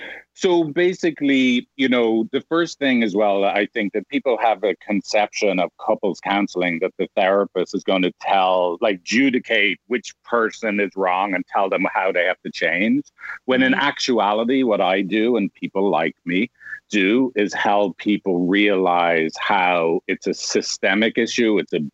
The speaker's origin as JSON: {"language": "English", "town": "Dublin", "region": "Leinster", "country": "Ireland", "said": "Yeah, so I'm from Ireland, Dublin."}